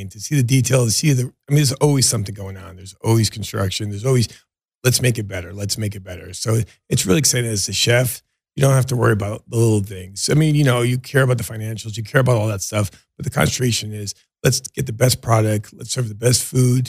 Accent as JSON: {"language": "English", "region": "New York", "country": "United States", "tie": "born or raised there", "said": "I grew up outside of New York City in a typical Italian-American family."}